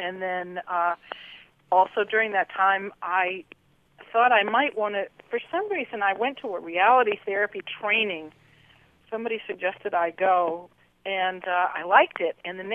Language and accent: English; Massachusetts, United States; I grew up in New England, right next to Walden Pond.